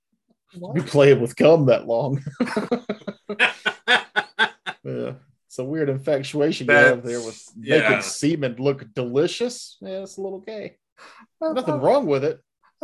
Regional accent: South Carolina, United States; I am, because I was raised in South Carolina. I don't have good geography skills.

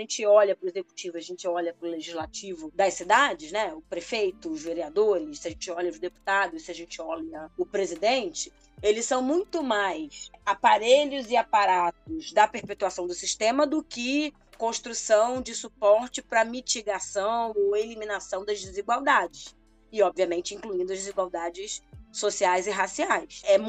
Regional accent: Rio de Janeiro, Brazil; Eu sou do Rio de Janeiro

